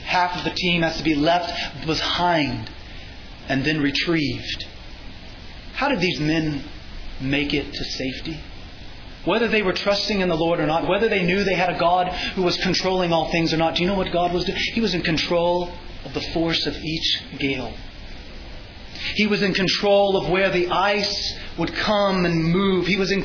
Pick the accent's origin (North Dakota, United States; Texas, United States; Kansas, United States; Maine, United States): Texas, United States; accent: Texas; I know I can't pronounce it correctly. That's my Texas accent.